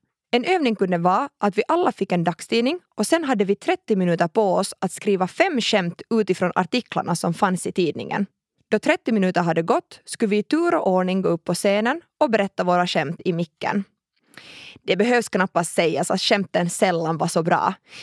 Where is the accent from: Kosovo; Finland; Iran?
Finland; Ekenäs, Uusimaa; now in Oslo, Norway; När jag flyttade till Oslo kände jag ingen där. Hemma i Ekenäs hade jag alltid sjungit i kör